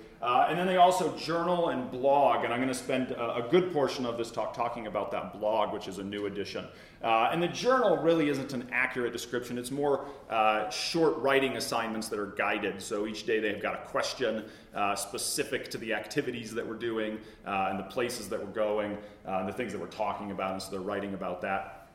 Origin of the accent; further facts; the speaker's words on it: Eugene, Oregon, United States; now in Twin Cities, United States; You can see they're both supporting my hometown, not theirs. Eugene, Oregon, is where I grew up.